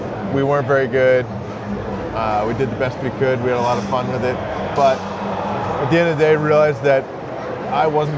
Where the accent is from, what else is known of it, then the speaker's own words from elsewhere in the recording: New Jersey, United States; I grew up in Northwest New Jersey in a really rural town